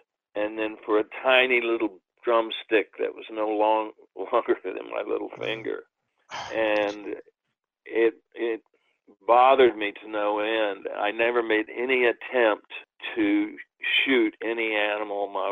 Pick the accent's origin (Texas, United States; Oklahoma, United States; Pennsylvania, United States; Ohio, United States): Oklahoma, United States; You know, I grew up in Oklahoma, and my family was a righteous, God-fearing family